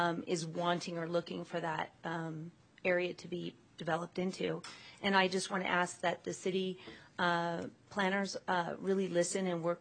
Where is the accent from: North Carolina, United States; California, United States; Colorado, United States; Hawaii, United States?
California, United States; Carson; I actually was born and raised in Carson, so I've been here my whole life.